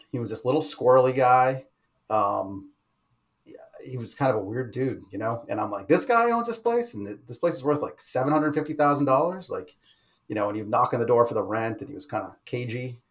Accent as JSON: {"language": "English", "town": "Boston", "region": "Massachusetts", "country": "United States", "said": "I graduated with a degree in mechanical engineering, came up to Boston. I'm from the Boston area and started a job for a defense contractor."}